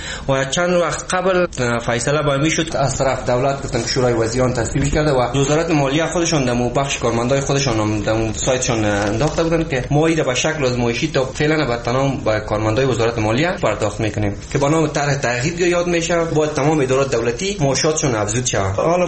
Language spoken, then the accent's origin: Persian; Afghanistan; ما مردم افغانستان